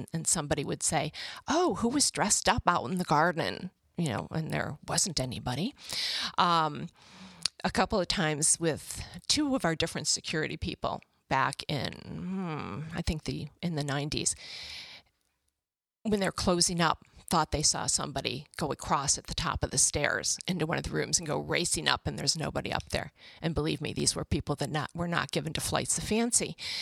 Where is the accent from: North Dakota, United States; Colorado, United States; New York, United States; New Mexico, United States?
New York, United States; Buffalo; I grew up in Buffalo.